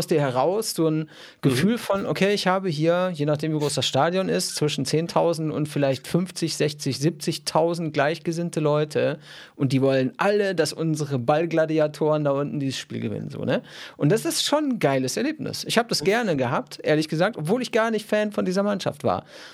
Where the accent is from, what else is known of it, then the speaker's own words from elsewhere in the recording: Olpe, North Rhine-Westphalia, Germany; Ich komme ja aus Olpe, was nicht weit weg ist von Köln.